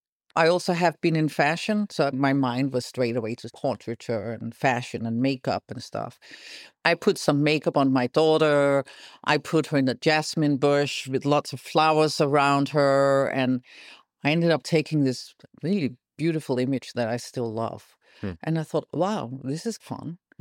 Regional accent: Malaga, Andalusia, Spain; also born or lived in Madrid; In Malaga. I grew up in Spain, and I went to a Swedish school, and then I went to an English school. And then I left when I was quite young, moved to Madrid.

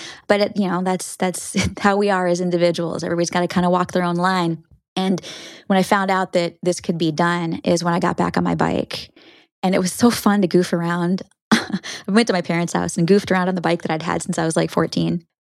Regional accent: Minnesota, United States; also born or lived in Florida; That's where I ran off to after growing up in Minnesota and I needed to thaw out.

